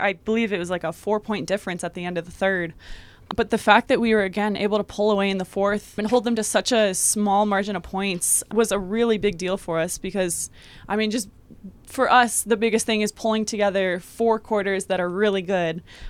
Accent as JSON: {"language": "English", "region": "Iowa", "country": "United States", "tie": "born or raised there", "said": "I mean, I grew up in Iowa, and I loved snowboarding and sledding."}